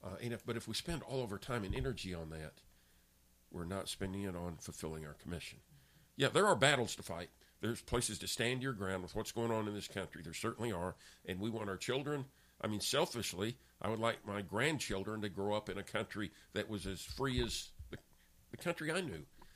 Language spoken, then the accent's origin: English; United States; when I was growing up in America